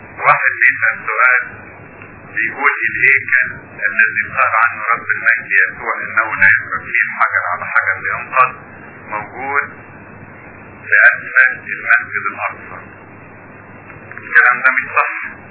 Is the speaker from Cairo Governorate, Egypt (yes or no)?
no; Asyut, Asyut Governorate, Egypt; عندنا في اسيوط